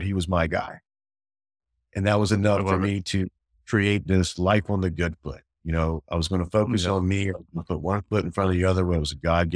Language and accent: English; Savannah, Georgia, United States; I grew up in Savannah, Georgia, and joined the Marine Corps after a failed year in college.